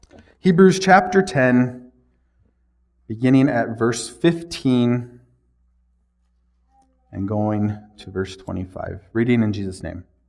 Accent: Illinois, United States; Bo and I have in common, we're both from Illinois.

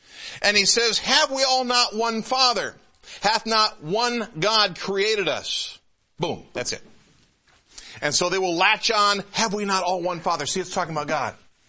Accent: Ballston Spa, New York, United States; born there; I was born on March 23rd, 1963 in Ballston Spa, New York. Where's Ballston Spa near? It's about 35 miles north of Albany, New York. Just south of Saratoga.

